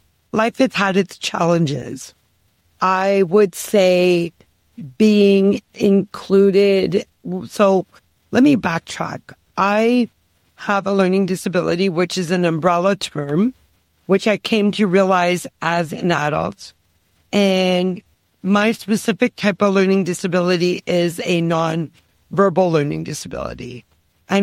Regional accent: Toronto, Ontario, Canada; as Tim said. I am from Toronto, Ontario, in Canada.

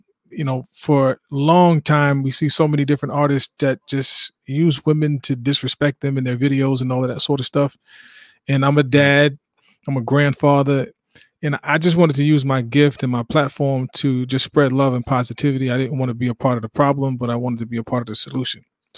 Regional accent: Inglewood, New Jersey, United States; We're from Jersey. But, you know, everybody up there, north to up top, is going to talk like this. So it is what it is. Born in Inglewood, New Jersey, raised, influenced by so many different people in my town.

